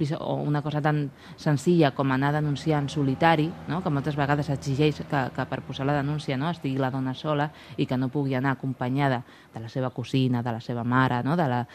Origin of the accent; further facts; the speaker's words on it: Catalonia, Spain; les persones gitanes, és que ens trobem que, tot i que som un col·lectiu, no, que portem més de 6 segles ja a Catalunya, no, i que som catalans, no, i que estem aquí fa molt de temps